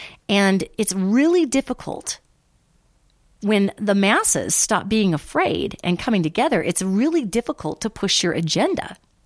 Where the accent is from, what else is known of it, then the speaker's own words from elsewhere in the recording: United States; I'm an American. I love being in America.